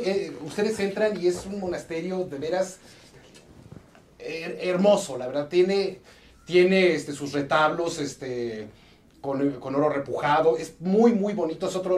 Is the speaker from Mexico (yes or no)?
yes; Mexico; como mexicano